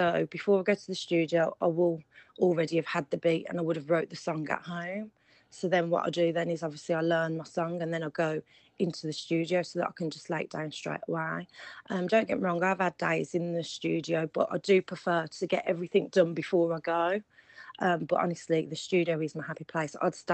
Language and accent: English; Birmingham, West Midlands, United Kingdom; No, I'm actually from Birmingham.